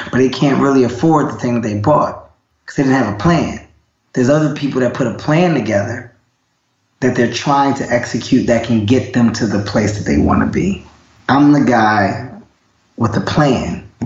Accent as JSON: {"language": "English", "town": "Philadelphia", "region": "Pennsylvania", "country": "United States", "said": "I'm a guy from North Philadelphia."}